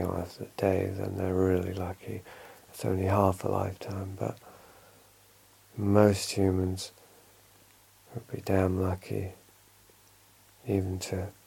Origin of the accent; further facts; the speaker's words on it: England, United Kingdom; because I'm English